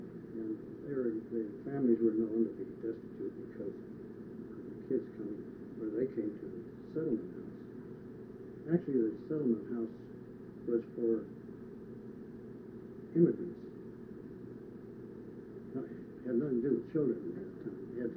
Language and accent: English; Pennsylvania, United States; born there; I was born on North Side, as I told you.